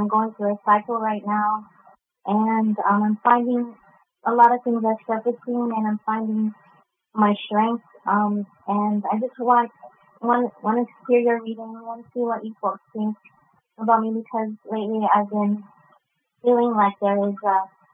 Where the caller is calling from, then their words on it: California, United States; I'm calling from Northern California, and I've been listening to you folks for several times now